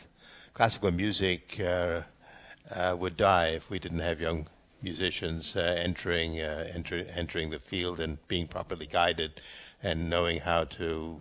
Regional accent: United States; Well, I always say that I'm an American, grew up believing in a free press and let them write what they will.

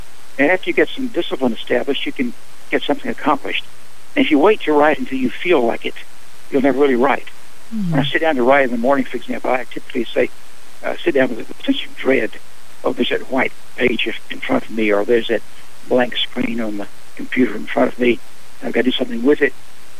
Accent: Texas, United States; Well, I grew up actually in East Texas, and I grew up about 20 miles, a good part of my life, in Texas, 20 miles from the Louisiana border.

